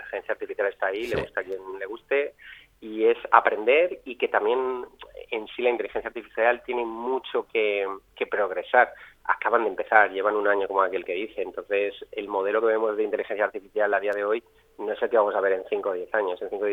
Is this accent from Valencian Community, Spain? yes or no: yes; Valencia, Valencian Community, Spain; yo soy de Valencia de toda la vida